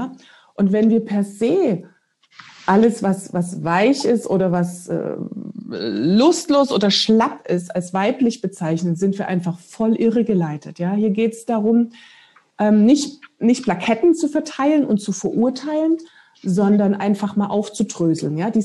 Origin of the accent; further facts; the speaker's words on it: Dresden, Saxony, Germany; born there; Ich bin ja auch eine Nachfahrin der Dresdner Trümmerfrauen. Ja, ich bin in Dresden geboren.